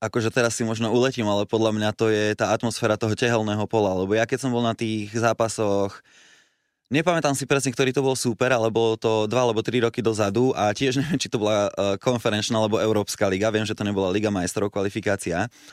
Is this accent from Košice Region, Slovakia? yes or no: no; Banská Bystrica, Banská Bystrica Region, Slovakia; že ja som Bystričan.